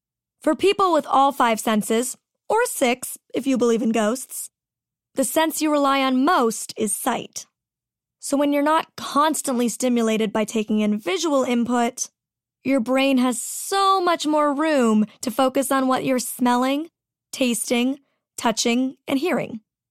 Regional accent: Canada; I'm Canadian. We say project.

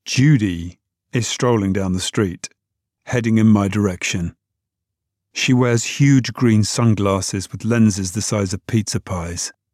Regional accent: London, United Kingdom; Growing up outside London, we didn't partake in scuba too often

